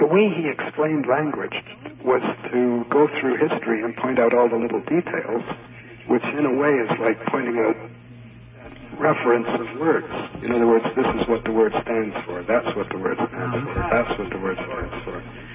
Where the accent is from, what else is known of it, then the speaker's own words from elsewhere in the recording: Ireland; I'm Irish, and I quite simply don't agree with them.